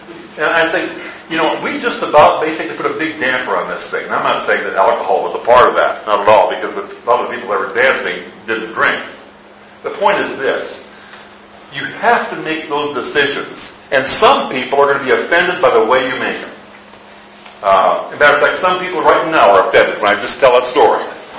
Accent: South Dakota, United States; I grew up in South Dakota. We hunt.

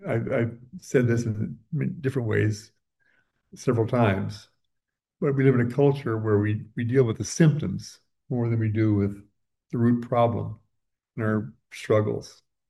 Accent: South Dakota, United States; and I grew up in South Dakota. What else do you do but hunt and fish?

